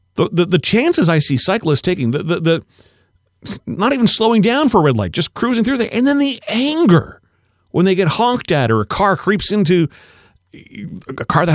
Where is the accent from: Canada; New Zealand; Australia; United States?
Canada; Nepean, Ontario; By the way, growing up in Nepean, if you grew up in Nepean, you had to have a bike license.